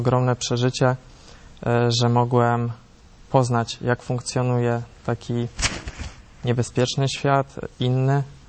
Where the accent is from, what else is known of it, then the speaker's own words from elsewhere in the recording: Grudziądz, Kuyavian-Pomeranian Voivodeship, Poland; w Grudziądzu, w mojej rodzinnej miejscowości.